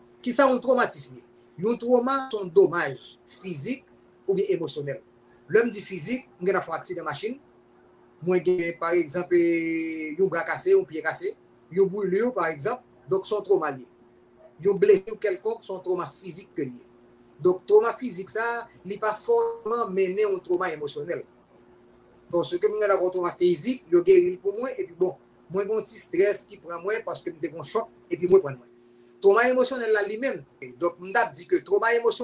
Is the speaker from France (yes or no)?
no; Haiti; Donc, en tant qu'Haïtien, comment on comprend, ni moi, que nous sommes peuple qui a souffert.